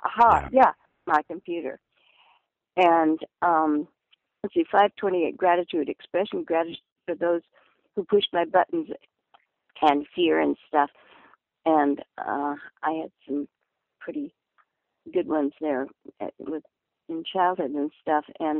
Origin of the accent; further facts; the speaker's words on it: Canada; being Canadian and raised in Canada